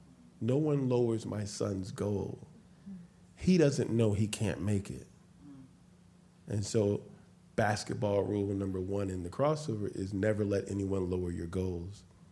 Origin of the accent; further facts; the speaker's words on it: New York City, New York, United States; born there; When I was 3 years old, we lived on 112th and Morningside in New York City. I was born in St. Luke's Hospital.